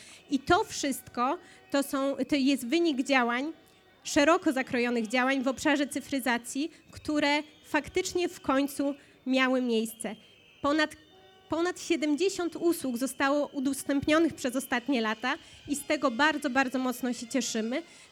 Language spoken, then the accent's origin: Polish; Lubusz Voivodeship, Poland; w województwie lubuskim, w województwie, w którym się urodziłam, w którym spędziłam pierwsze lata mojego życia.